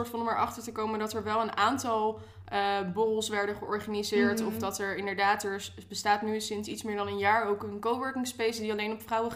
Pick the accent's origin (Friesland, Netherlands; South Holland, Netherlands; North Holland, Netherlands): South Holland, Netherlands; The Hague; Ik kom oorspronkelijk uit Den Haag. Ik ben nu 25 jaar oud.